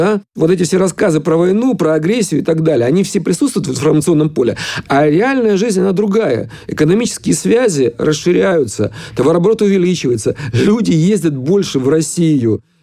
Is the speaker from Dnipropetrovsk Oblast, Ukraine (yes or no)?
yes; Dnipro, Dnipropetrovsk Oblast, Ukraine; Просто он из Кривого Рога, а я из Днепропетровска.